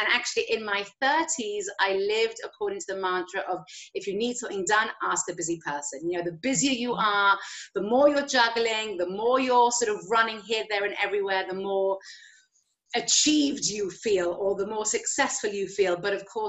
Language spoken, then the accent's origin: English; England, United Kingdom; now in Israel; I'm originally from England, but today I live in Israel